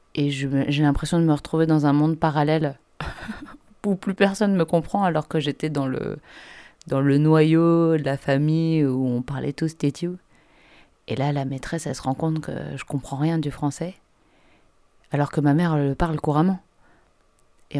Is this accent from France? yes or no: yes; Aulnay-sous-Bois, Île-de-France, France; also born or lived in Villepinte; Je suis née à Villepinte et j'ai grandi à Aulnay-sous-Bois, dans le 93, Seine-Saint-Denis, dans la région parisienne. Mon enfance, c'était dans les années 90, quoi.